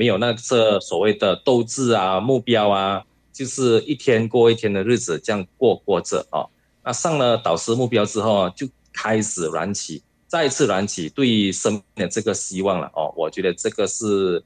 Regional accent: Malaysia; 大家好，我是来自马来西亚的

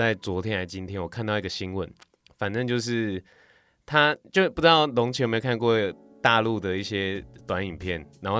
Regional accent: Tainan, Taiwan; 然后加上我家是台南人，然后台南人就是很

